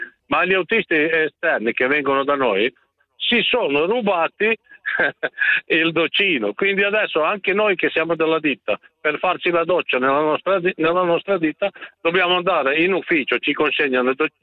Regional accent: Croatia; now in Italy; Ecco, io sono croato, è dall'86 che sono in Italia.

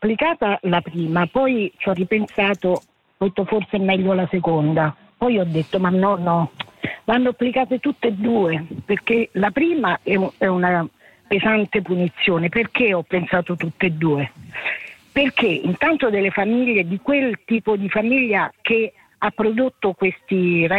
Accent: Latina, Lazio, Italy; Io sono di Latina

